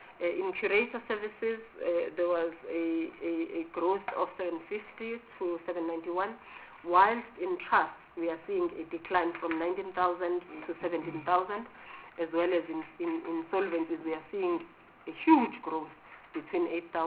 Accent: Durban, KwaZulu-Natal, South Africa; I come from Durban. Excuse my bias towards Durban.

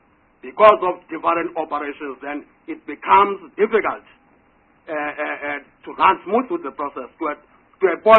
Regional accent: Gauteng, South Africa; I'm talking that because I'm coming from Gauteng, so I know.

